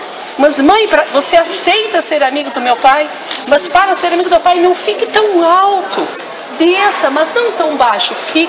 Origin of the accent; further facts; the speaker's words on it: Rio Grande do Sul, Brazil; born there; o local onde eu nasci, ao sopé de uma montanha na Serra Gaúcha